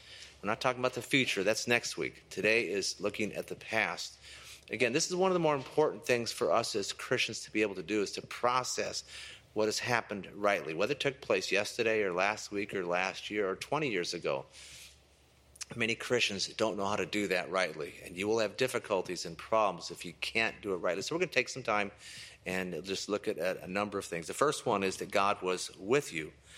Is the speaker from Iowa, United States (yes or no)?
yes; Fonda, Iowa, United States; I was checking my hometown, Fonda, Iowa, this morning.